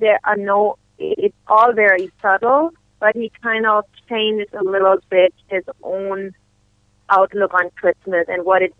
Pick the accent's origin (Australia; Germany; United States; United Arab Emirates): Germany; Well, I grew up in Germany, and Advent is a big deal there.